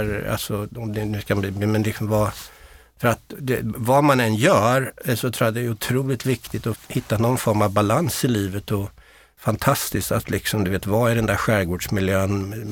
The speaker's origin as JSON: {"language": "Swedish", "town": "Linköping", "region": "Östergötland", "country": "Sweden", "tie": "born or raised there", "said": "född och uppvuxen i Linköping, en trevlig stad i Östergötland."}